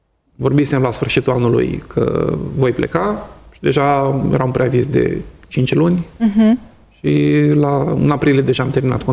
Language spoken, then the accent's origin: Romanian; Romania; când le-am spus că sunt român